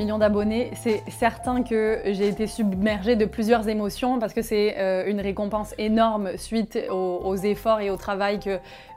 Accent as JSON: {"language": "French", "country": "France", "said": "je suis française"}